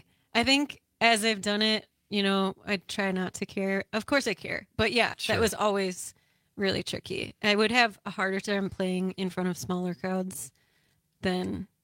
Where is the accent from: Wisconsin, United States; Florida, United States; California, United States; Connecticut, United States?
Wisconsin, United States; Fort Atkinson; Fort Atkinson is my hometown.